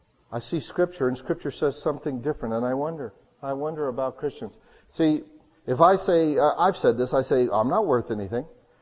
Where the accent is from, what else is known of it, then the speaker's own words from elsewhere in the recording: United States; Because we know there's no free lunch. We're American.